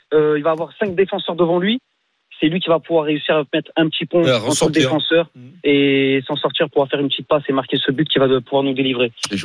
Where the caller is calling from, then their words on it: Valence, Auvergne-Rhône-Alpes, France; Moi, je suis de Valence.